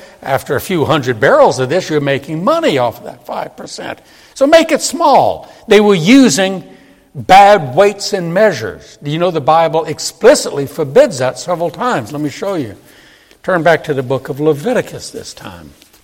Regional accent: New Orleans, Louisiana, United States; I grew up in New Orleans. They had something down there, I don't know about up here, but it was called Blue Laws.

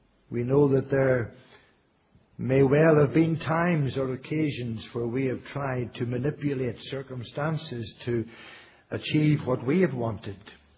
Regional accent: Northern Ireland, United Kingdom; where I grew up in Northern Ireland

